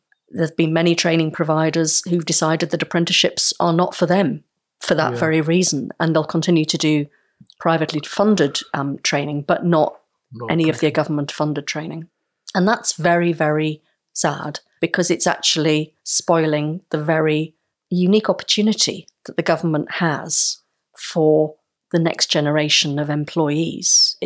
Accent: Newcastle, North East England, United Kingdom; I absolutely love London, despite working in Manchester, because I come from Newcastle originally.

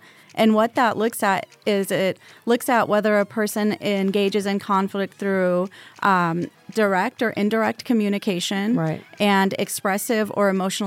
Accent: Las Vegas, Nevada, United States; moved away as an adult; I grew up in Las Vegas. I left after finishing my graduate degree.

